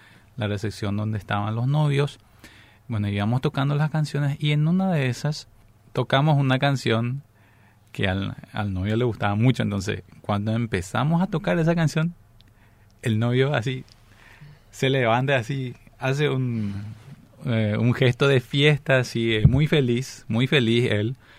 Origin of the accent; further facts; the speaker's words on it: Paraguay; nos identifica mucho como paraguayos